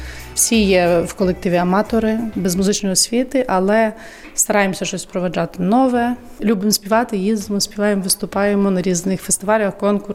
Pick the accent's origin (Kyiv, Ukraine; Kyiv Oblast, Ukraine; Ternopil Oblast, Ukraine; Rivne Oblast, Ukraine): Rivne Oblast, Ukraine; moved away as an adult; now in Łosinka, Poland; Я сама з Рівненської області. Закінчила університет в Рівному, музично-педагогічний. І 16 років тому достала запрошення до Лощинки. Так знайшлася в Лощинці.